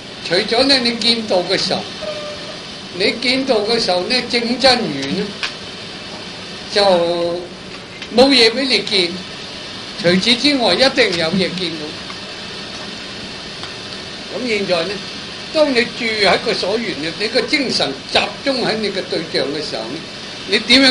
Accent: China; 日本式的坐法呢，我哋中國人個腳好辛苦嘅

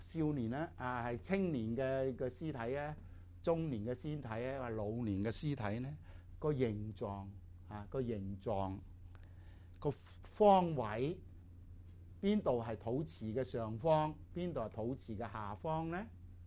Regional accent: Guangdong, China; 或者我哋廣東人咧俗稱叫咩？

